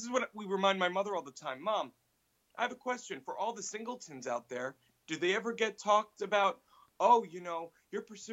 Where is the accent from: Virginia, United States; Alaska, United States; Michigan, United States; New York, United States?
New York, United States; Pelham; Wait, I'm from Pelham.